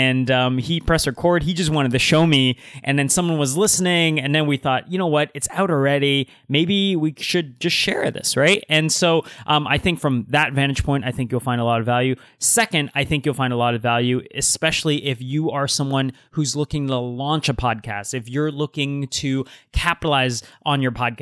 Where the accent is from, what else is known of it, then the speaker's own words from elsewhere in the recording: Toronto, Ontario, Canada; even though we're both originally from Toronto, we're not both all the time there.